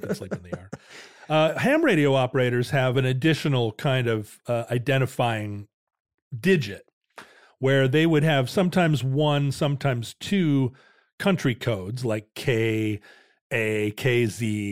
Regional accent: Alaska, United States; When I was a kid growing up in Alaska, the ham radio signals would often bounce up onto the atmosphere at the pole and bounce back down.

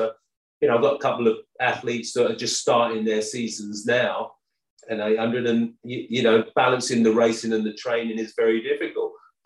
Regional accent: Wales, United Kingdom; Apologies to the Irish. I'm a Welsh boy now. So British.

